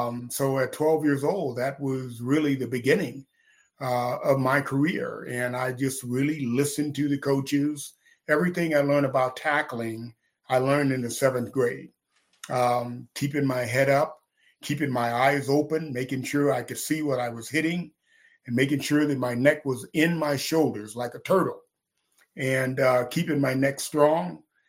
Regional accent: Houston, Texas, United States; I'm from Houston, and I went to Chris Posadics in middle school, grade seven to ninth.

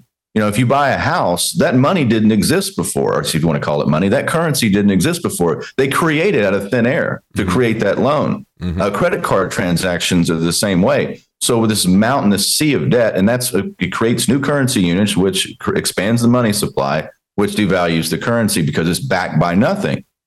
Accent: Texas, United States; Growing up in Texas, watching my dad, I saw some, and nobody was coming to bail them out.

